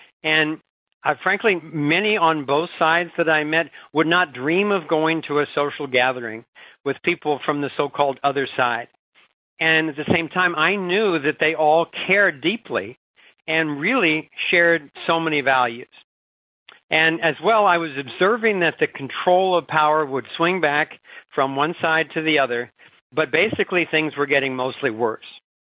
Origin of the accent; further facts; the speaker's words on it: Ohio, United States; I was born and raised in Ohio. I grew up in a very Republican district of southern Ohio